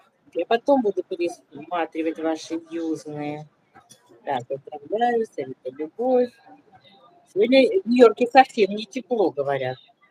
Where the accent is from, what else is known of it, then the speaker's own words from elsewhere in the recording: Russia; moved away; Ну, мы выезжали из России, там были вообще пустые магазины